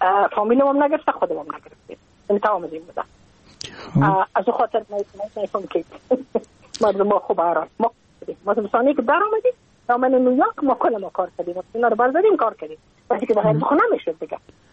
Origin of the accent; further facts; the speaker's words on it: Afghanistan; moved away as an adult; now in United States; از اینکه ما که از افغانستان بقا آمدم ما اون سال بودم 28 ساله،